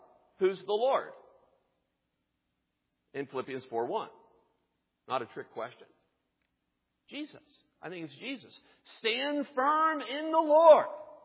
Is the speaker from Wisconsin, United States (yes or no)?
no; Pennsylvania, United States; When I was growing up in Pennsylvania, of course, as a huge Pittsburgh Steelers fan, and as is everyone in Western Pennsylvania, I had the opportunity to go to Steelers games on 7 occasions.